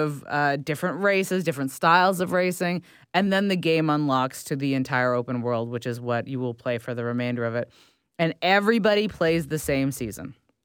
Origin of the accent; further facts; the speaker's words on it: United Kingdom; They brought it to Britain, which I, again, as a Brit, I love it.